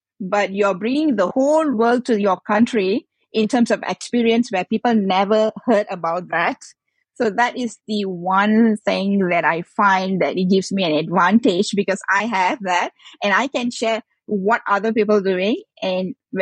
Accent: Malaysia; English is a second language; So I'm originated from Malaysia, in Asian country.

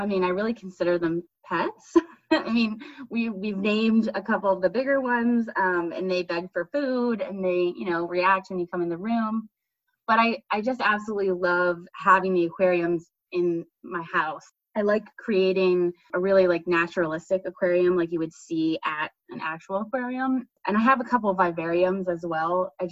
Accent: Maryland, United States; And it's so cool because my husband grew up in Michigan and I grew up in Maryland, but not really anywhere near the water.

